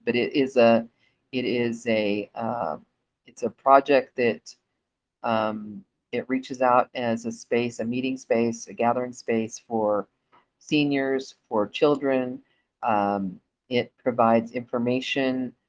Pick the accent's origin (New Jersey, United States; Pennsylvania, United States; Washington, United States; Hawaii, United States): Hawaii, United States; Hilo; born there; I was born in Hilo, Hawaii.